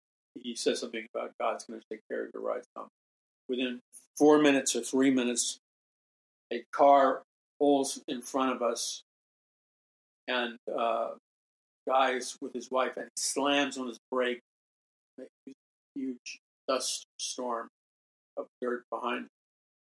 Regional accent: New York City, New York, United States; Okay, like I freaked because I'm from New York City, okay?

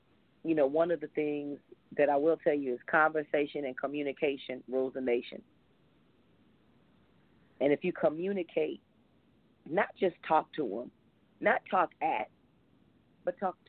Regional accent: Fort Worth, Texas, United States; No, I grew up in Stop Six, Texas. I grew up on the south side of Fort Worth, Stop Six, Funky Town, Cow Town, whatever you want to call it

